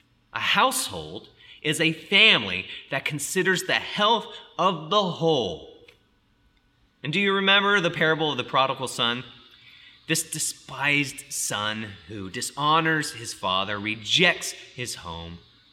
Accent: United States; That's because I grew up in the West. I grew up in American society, perhaps the most individualistic culture that history has ever produced.

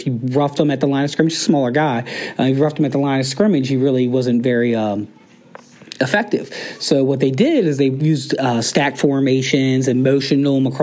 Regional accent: Maryland, United States; I'm a coach from Maryland.

